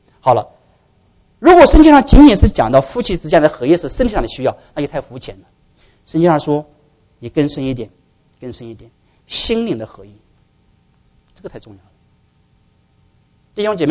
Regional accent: China; 啊，性，我们中国人不知道哪儿去，一说性就是脏的

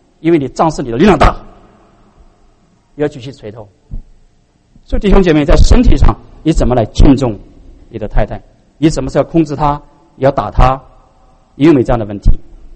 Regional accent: China; 我们中国人很不在行这一点，是不是？

